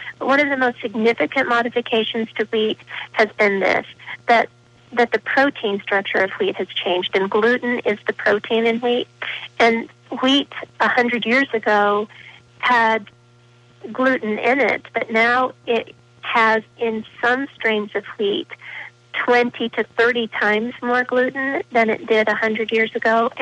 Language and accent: English; South Dakota, United States; I grew up in South Dakota, like I said, and people grow a lot of wheat there.